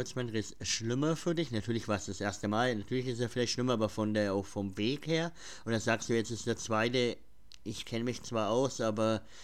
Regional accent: Bavaria, Germany; Also wir kommen aus Mittelfranken, also das ist jetzt nicht so weit weg von Österreich. Also Bayern, so den großen Überbegriff.

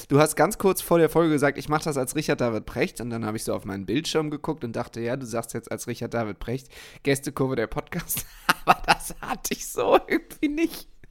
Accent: Düsseldorf, North Rhine-Westphalia, Germany; Sollte ich zwar tun als Düsseldorfer

